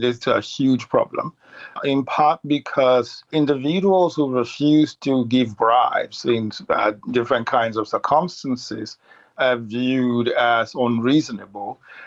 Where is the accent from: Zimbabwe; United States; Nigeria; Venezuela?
Nigeria; moved away as an adult; now in Canada; I grew up in Nigeria and migrated to Canada for graduate studies and subsequently began my academic career.